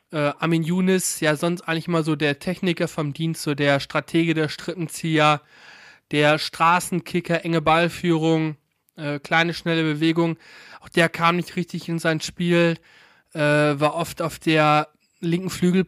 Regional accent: North Rhine-Westphalia, Germany; born there; Ich komme ja gebürtig aus dem Westmünsterland.

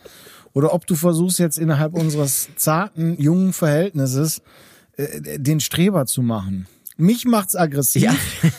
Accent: Netherlands; Was mich natürlich jetzt als Niederländer vor allen Dingen interessiert

